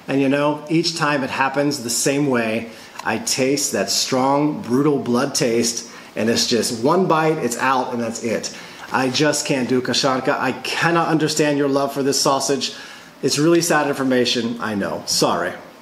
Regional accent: Alabama, United States; Growing up in Alabama, I just wasn't raised on that much fish.

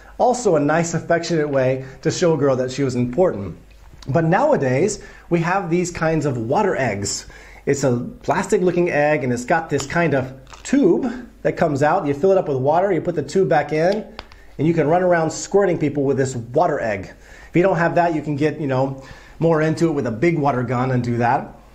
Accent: United States; now in Poland; You know, growing up in America, I was so proud of myself as a kid for dyeing eggs in this cheap store-bought dye

